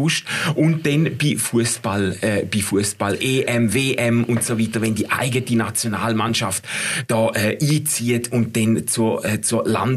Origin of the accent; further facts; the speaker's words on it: Switzerland; ich bin noch mit dem Stolz aufgewachsen, Gott sei Dank bin ich Schweizer, darf ich in der Schweiz geboren sein und nicht in Deutschland und nicht in Frankreich und nicht in Italien.